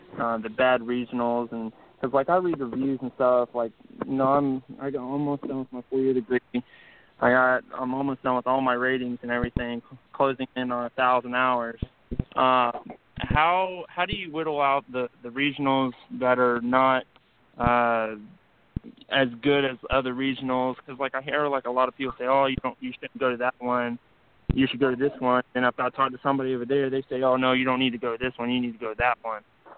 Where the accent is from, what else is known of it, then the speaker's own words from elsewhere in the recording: Lakeland, Florida, United States; I'm from Lakeland, Florida.